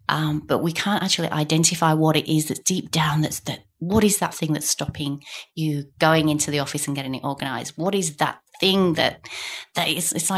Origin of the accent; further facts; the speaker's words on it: Yorkshire and the Humber, United Kingdom; moved away as an adult; now in Australia; You can tell from my accent, I'm from the UK, from the north of England, Yorkshire.